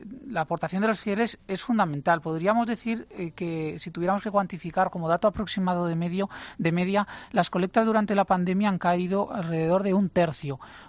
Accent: Zaragoza, Aragon, Spain; yo recuerdo el párroco que tenía cuando era pequeño en Zaragoza

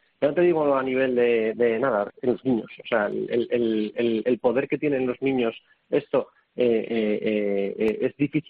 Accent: Oviedo, Asturias, Spain; nosotros somos aquí de Oviedo, de Asturias

